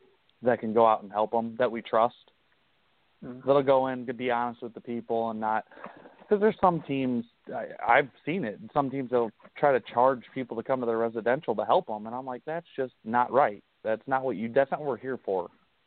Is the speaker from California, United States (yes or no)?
no; St. Louis, Missouri, United States; I'm from St. Louis, so we'll go out to St. Louis